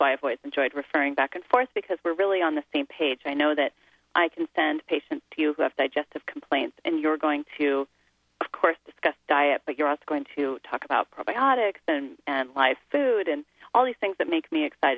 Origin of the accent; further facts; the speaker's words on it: Gig Harbor, Washington, United States; it's the same view I had as I grew up, growing up in Gig Harbor, where we always had a garden, and we grew up, you know, kind of the country back then